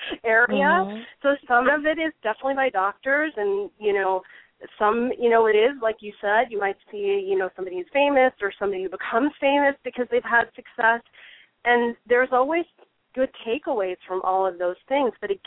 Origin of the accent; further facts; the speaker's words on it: East Coast, United States; You know, I remember I grew up on the East Coast, so there was this, you know, famous diet